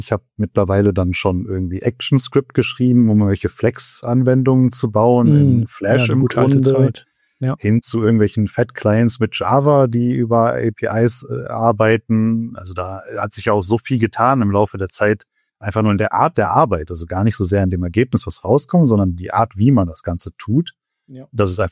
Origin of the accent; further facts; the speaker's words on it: Paderborn, North Rhine-Westphalia, Germany; now in Bonn, Germany; ich komme ursprünglich mal aus Paderborn, bin zum Studium dann nach Bonn gezogen